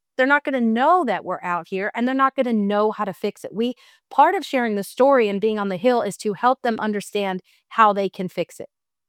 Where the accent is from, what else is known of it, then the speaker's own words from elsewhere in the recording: Kentucky, United States; Well, Louisville, for the listeners, Louisville is my home race. That's where my family lives. I'm from Kentucky.